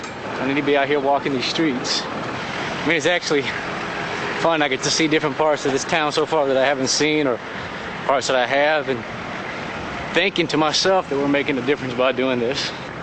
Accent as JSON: {"language": "English", "region": "Mississippi", "country": "United States", "lives_now": "Iraq", "said": "I'm from Mississippi. I'm serving in Iraq with the 1st Battalion, 64th Armor Regiment, and Delta Company."}